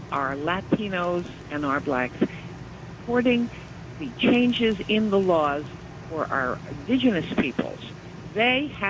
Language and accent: English; New Jersey, United States; I live out here in the boondocks, which is where I grew up in Jersey